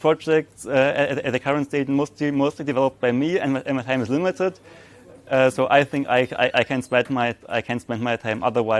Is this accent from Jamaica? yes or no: no; Stuttgart, Baden-Württemberg, Germany; Since I am from Stuttgart and there.